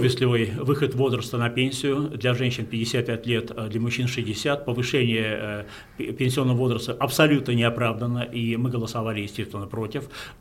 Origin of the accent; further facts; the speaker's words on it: Saint Petersburg, Russia; то там проводят в моем родном городе алые паруса